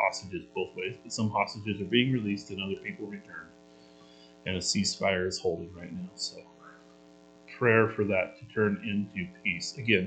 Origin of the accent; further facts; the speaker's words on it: Dilley, Texas, United States; He used to be our neighbor when I was growing up in Dilley.